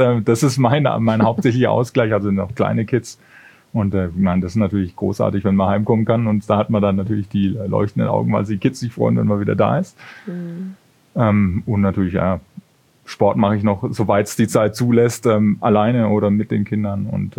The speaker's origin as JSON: {"language": "German", "region": "Bavaria", "country": "Germany", "said": "Und da hatten wir Konzerte bei uns in der Heimat, das ist aus der Gegend Würzburg, wo ich herkomme."}